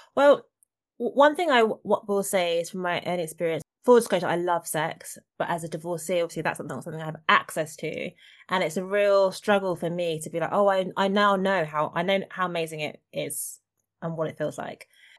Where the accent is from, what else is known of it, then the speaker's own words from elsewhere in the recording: Nigeria; because I'm Nigerian and all my Nigerian friends are obsessed with Korean drama at the moment